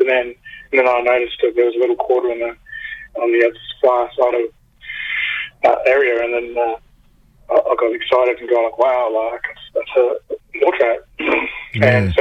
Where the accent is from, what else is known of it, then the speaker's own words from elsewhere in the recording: Santa Teresa, Northern Territory, Australia; Yeah, well, I'm from Newport, a Santa Teresa community here in the Northern Territory, about 70-80k southeast from Alice Springs.